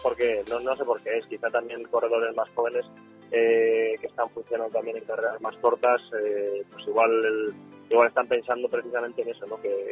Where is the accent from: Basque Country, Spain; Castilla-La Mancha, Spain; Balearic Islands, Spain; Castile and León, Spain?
Castile and León, Spain; Burgos; moved away; Yo soy de Burgos, hacía atletismo y me desplacé al Pirineo precisamente para hacer esquí